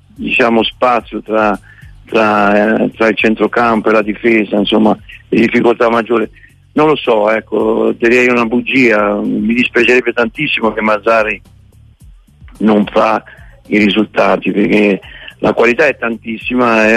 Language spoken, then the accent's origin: Italian; Campania, Italy; Poi io sono un campano.